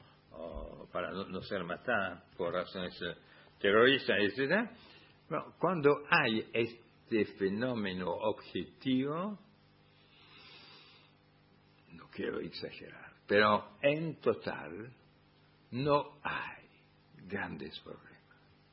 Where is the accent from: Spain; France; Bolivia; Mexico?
France; Spanish is a second language; incluso hay cosas que casi no se nota en mi país, es extraordinario. Durante la primera mitad de la primera parte del siglo XX, el porcentaje de población inmigrada en Francia